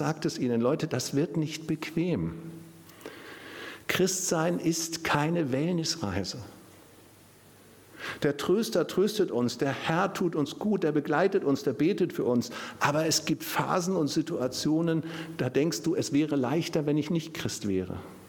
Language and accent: German; North Sea coast, Germany; Ich komme selber von der Küste, ich bin an der Nordsee aufgewachsen